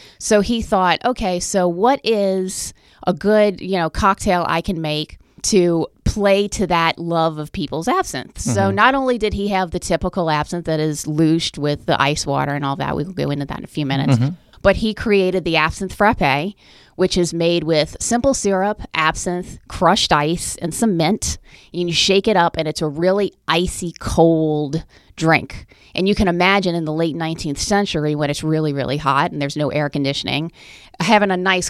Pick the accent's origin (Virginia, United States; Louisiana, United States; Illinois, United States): Louisiana, United States; Gretna; Well, I was born and raised in the New Orleans area. I was actually born and raised on the West Bank in Gretna. Love New Orleans.